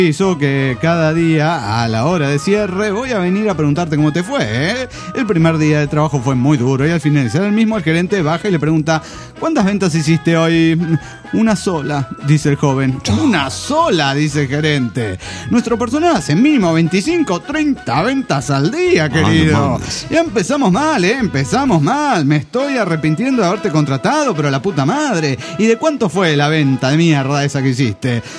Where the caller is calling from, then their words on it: Axochiapan, Morelos, Mexico; de Axochapa, Morelos, México.